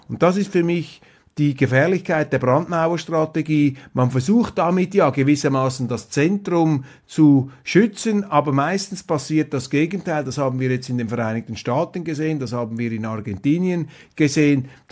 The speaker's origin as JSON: {"language": "German", "country": "Switzerland", "said": "Ich sage Ihnen einfach als Schweizer, das befremdet einen ein bisschen"}